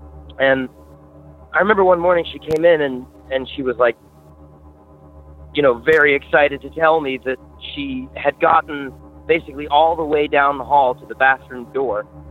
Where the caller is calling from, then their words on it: Vermont, United States; I'm calling from Vermont.